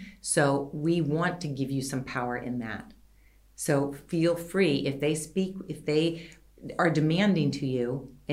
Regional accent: United States; Well, I'm from America and I was spanked.

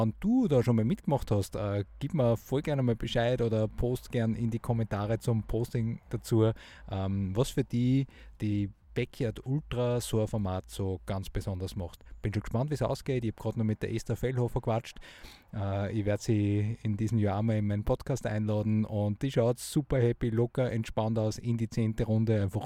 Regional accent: Steyr, Upper Austria, Austria; der WSV Trattenbach, das ist ja meine Heimatregion da, Nationalparkregion Steyr und Umgebung

